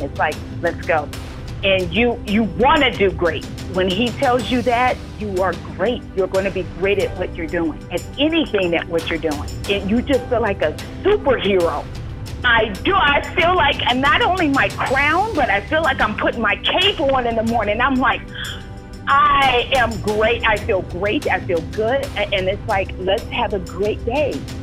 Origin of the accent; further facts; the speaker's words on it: Overland Park, Kansas, United States; I am from Overland Park, Kansas, and I have been with TaylorMade for 5 years.